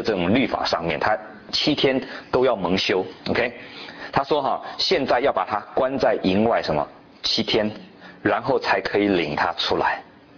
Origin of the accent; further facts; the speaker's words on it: China; 我们中国人说在家从夫嘛